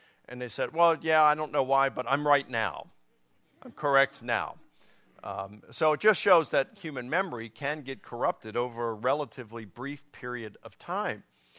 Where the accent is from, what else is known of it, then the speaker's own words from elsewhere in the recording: Baltimore, Maryland, United States; And I grew up in Baltimore, and I can remember, you know, sometimes I'd walk down, I grew up in Baltimore City, and I'd see the servicemen walking in their uniforms